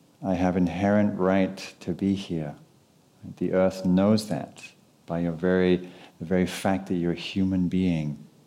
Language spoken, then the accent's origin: English; England, United Kingdom; I come from England where people are very quirky.